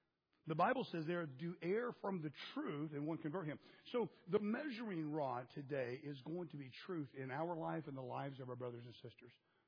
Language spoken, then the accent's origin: English; Florida, United States; I was a lifeguard growing up in Florida.